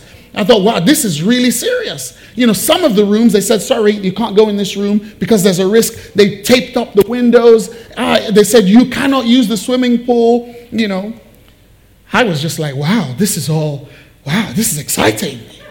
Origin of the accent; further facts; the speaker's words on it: Nigeria; now in United States; I'm Nigerian descent. I was born in Nigeria. I spent early years of my life in Nigeria.